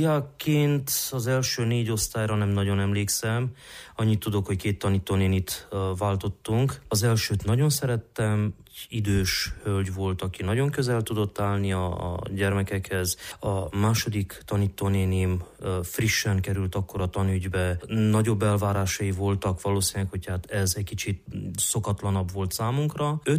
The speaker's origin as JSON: {"language": "Hungarian", "town": "Hunedoara", "region": "Hunedoara County", "country": "Romania", "tie": "born or raised there", "said": "Székely gyerekként úgyis román vidéken, román városban, Vajdahunyadon nőttem fel."}